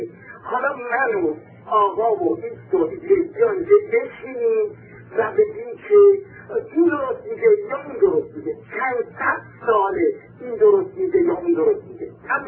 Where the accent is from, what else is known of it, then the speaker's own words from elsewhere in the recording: Tehran, Tehran Province, Iran; من از تهران اومدم و گرفتم هم از تحصیلات مهندسم